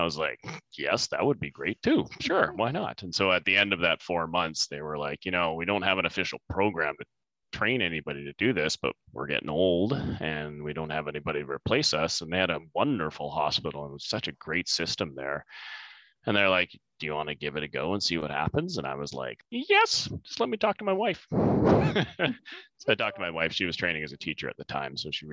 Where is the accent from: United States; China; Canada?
Canada; Oliver, British Columbia; So I grew up in Oliver, BC.